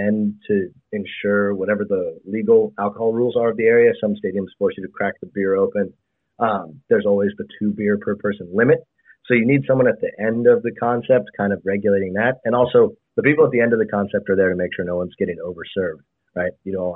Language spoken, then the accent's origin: English; California, United States; So I grew up in the Bay Area. I've been going to those games my whole life